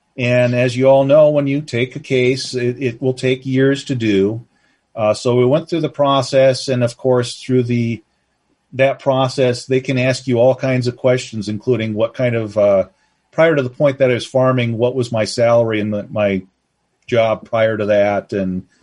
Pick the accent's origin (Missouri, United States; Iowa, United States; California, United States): Iowa, United States; because I grew up in Iowa, and I was raised to believe that in Iowa, we're good neighbors and we take care of each other.